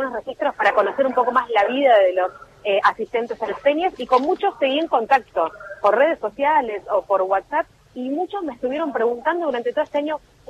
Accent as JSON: {"language": "Spanish", "region": "Buenos Aires", "country": "Argentina", "said": "nuestra identidad como porteños también tiene que ver mucho con el tango"}